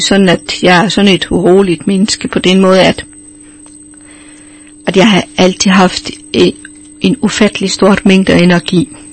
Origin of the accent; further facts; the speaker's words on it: Colombia; Om det er noget kulturelt derfra, hvor jeg kommer fra, fra Colombia, ja, det kan godt være.